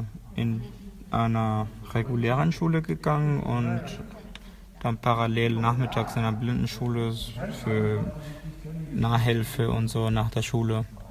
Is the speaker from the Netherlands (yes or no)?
no; Paraguay; Ich bin aus Südamerika, aus Paraguay.